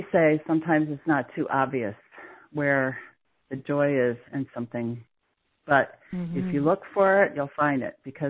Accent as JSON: {"language": "English", "region": "East Coast", "country": "United States", "tie": "born or raised there", "moved": "as an adult", "said": "I grew up on the East Coast. My first 30 years of my life was all on the East Coast, and I moved to Iowa."}